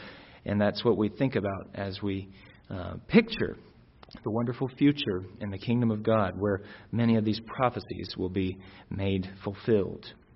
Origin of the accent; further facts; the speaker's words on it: Alabama, United States; I grew up in Northeast Alabama, in a particular area in Northeast Alabama that we kind of called Tornado Alley.